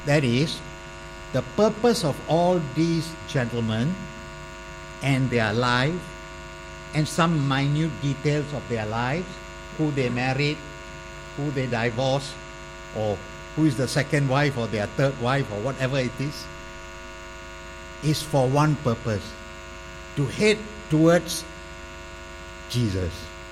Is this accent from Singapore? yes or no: yes; Tai Seng, Singapore; I'm interested. I grew up in Tai Seng.